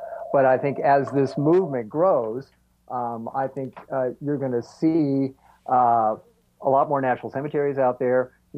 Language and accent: English; Pennsylvania, United States; I'm part of a helped establish a natural cemetery near my hometown here in eastern Pennsylvania